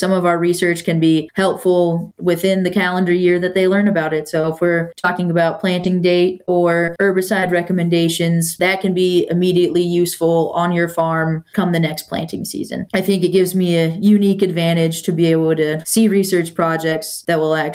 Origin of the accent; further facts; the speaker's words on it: Ohio, United States; I grew up in Dark County on a 1,200-acre row crop farm.